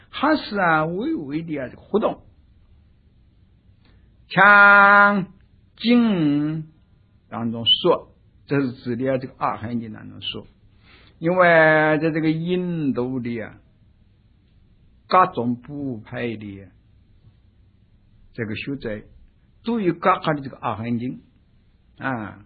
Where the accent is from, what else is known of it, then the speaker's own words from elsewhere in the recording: China; 我们中国人啊，或者和这个西洋人啊，从古至今